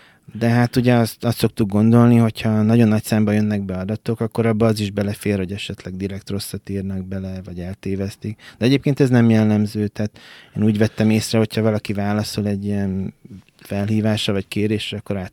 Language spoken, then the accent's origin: Hungarian; Debrecen, Hajdú-Bihar, Hungary; ugye én debreceni vagyok